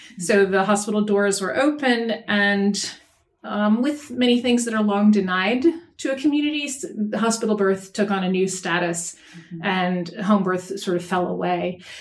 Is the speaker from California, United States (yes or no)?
no; North Carolina, United States; I am a folklorist. I'm from North Carolina.